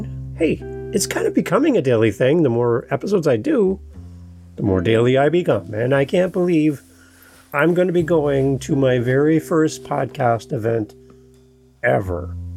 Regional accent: Canada; We say in Canada, I'm from Toronto, Ontario. See, we have this thing called provinces.

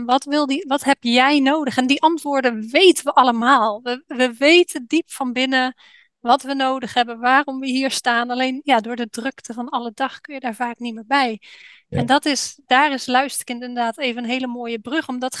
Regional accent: Netherlands; now in Bali, Indonesia; hoe nuchter je ook bent als Hollander, je ontkomt er niet aan om daarmee in aanraking te komen

